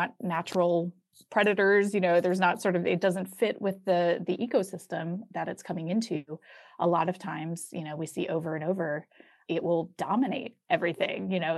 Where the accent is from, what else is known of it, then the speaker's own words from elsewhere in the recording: Atlanta, Georgia, United States; Where I grew up in Atlanta, kudzu is pretty legendary, and I recall it from my early childhood.